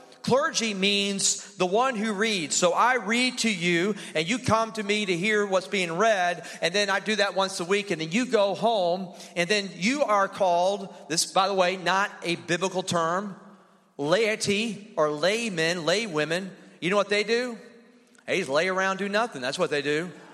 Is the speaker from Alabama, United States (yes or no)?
yes; Alabama, United States; I said, well, I'm from Alabama, and country eating is like an Olympic sport.